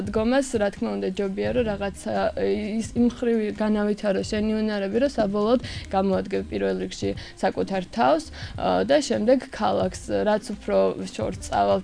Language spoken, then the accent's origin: Georgian; Batumi, Adjara, Georgia; მაგრამ რახან ბათუმელი ვარ, ცოტა შოვინისტური აზროვნებით ვიხემძღვანელებ